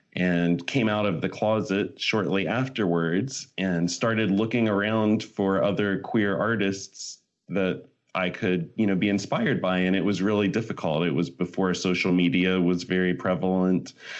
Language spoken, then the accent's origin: English; Ohio, United States; I grew up in Ohio, which is in the Midwest here in the United States. So it's a pretty conservative area.